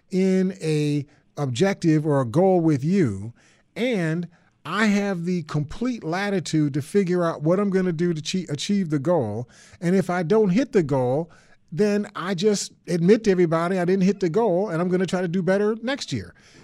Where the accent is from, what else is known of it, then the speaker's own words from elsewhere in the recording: United States; I'm an American.